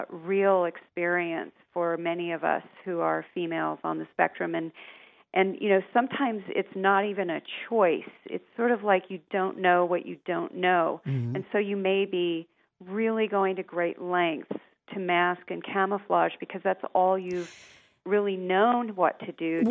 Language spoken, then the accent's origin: English; Colorado, United States; I grew up in Southern Colorado. And it was sort of the high desert where I lived.